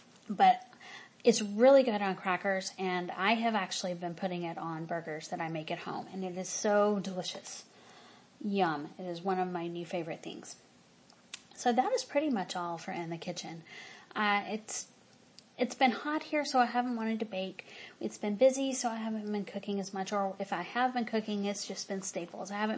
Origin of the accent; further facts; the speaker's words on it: the South, United States; Now, growing up in the South, I ate pimento cheese when I was little.